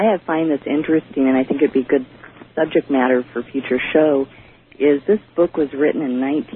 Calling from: California, United States; Hi, Art. I'm a first-time caller. … I'm calling from the San Gabriel Valley in California.

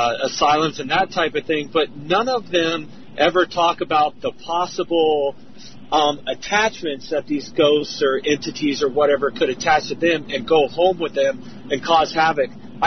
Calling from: Las Vegas, Nevada, United States; Hey, Art. Hey, Doctor. I'm calling from Vegas.

